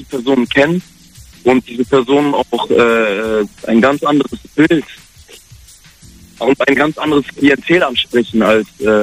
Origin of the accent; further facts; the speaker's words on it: Germany; Ich bin auch aufgewachsen und geboren in Deutschland